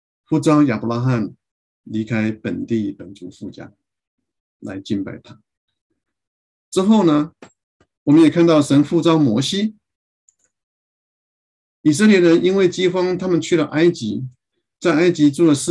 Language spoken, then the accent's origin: Chinese; Taiwan; 我自己从小在教会长大，所以我看到 许多的宣教士在台湾的各个角落传福音、建立教会、牧养教会。